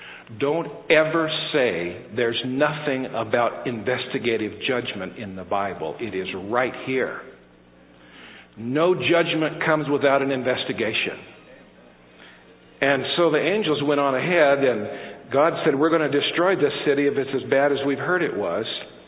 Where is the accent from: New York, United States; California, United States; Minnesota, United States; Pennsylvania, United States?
California, United States; I was raised in California, and I'm just going to tell you something interesting. When I came to the South as a young person